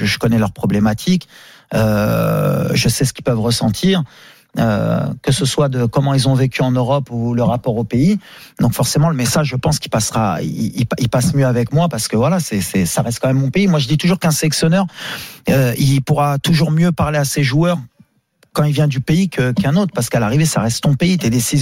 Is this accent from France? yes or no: yes; France; J'ai grandi en France, je suis né en France.